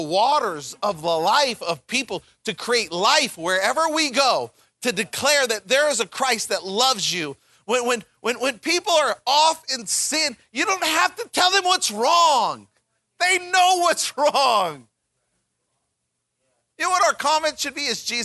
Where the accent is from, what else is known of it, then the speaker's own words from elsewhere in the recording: Tucson, Arizona, United States; I grew up in Tucson. I grew up in the desert.